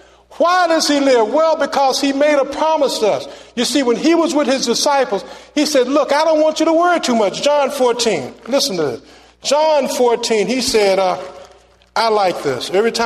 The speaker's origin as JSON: {"language": "English", "town": "St. Paul", "region": "Minnesota", "country": "United States", "tie": "born or raised there", "said": "Every time I pick up the newspaper, somebody getting killed in Minneapolis, Chicago, St. Paul, my hometown."}